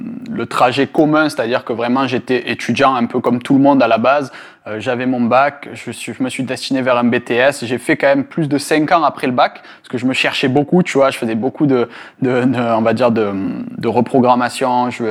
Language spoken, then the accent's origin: French; Marseille, Provence-Alpes-Côte d'Azur, France; Donc, je pense que d'où je viens de la France, ça s'entend facilement. Je viens de Marseille.